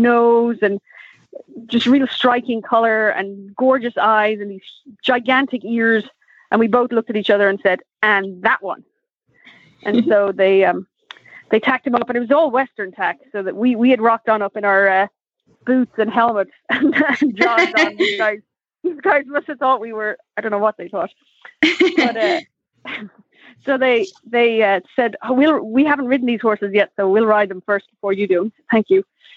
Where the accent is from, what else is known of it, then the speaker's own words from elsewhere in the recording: Dublin, Leinster, Ireland; So I'm from Ireland. I was born and raised in Dublin.